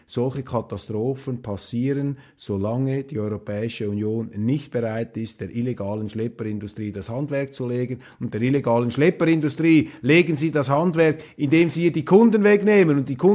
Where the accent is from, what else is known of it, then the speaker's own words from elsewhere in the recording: Switzerland; Aber bei mir löst das etwas anderes aus als Schweizer.